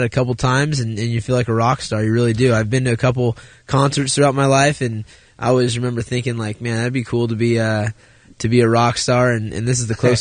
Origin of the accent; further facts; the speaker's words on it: Sacramento, California, United States; also born or lived in Santa Barbara; I grew up in the area, you know, born in Santa Barbara, raised in Sacramento, and I've got a lot of friends and family, and I'm pretty involved out there.